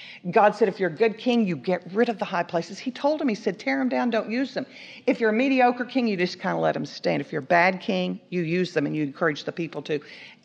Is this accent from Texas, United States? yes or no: yes; Texas, United States; But I'm from West Texas, and we talk fast and hard, so.